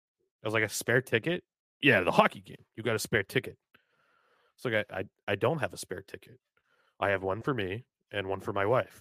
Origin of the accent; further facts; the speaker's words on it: New Hampshire, United States; We're like, we're Bruins fans. We're from New Hampshire.